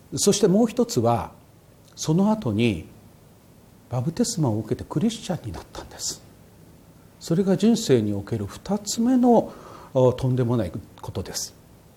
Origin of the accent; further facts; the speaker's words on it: Kochi, Japan; うちはもともと神道です。 で、ふるさとの高知五台山という山がありまして、そのふもとにですね、久保神社っていう神社があります。うちの先祖を祀った神社です。